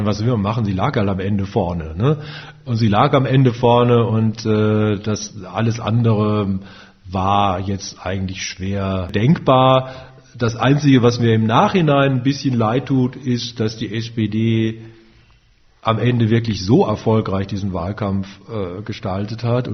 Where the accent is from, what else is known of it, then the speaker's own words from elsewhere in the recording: Wiesloch, Baden-Württemberg, Germany; also born or lived in Freiburg; Ja, Wiesloch, ja.